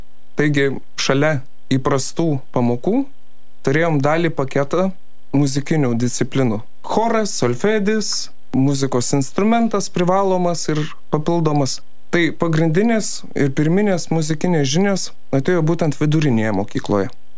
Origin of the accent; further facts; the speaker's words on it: Šiauliai, Šiauliai County, Lithuania; Esu kilęs iš Šiaulių krašto, gimęs ir augęs Šiauliuose, paprastų darbininkų šeimoje, kurie nieko bendro su muzika neturėjo.